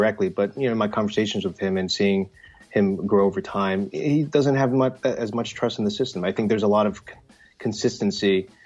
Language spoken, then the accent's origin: English; United States; You know, I'm Asian American, so I don't come from or see a perspective as closely to her